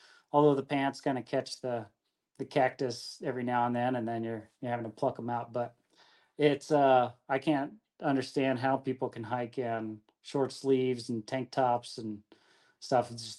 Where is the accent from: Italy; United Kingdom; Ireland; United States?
United States; Beaumont, Texas; moved away as an adult; now in Arizona, United States; But yes, I growing up in Texas, I dealt with ticks there, and I'm so happy that that's not a thing here.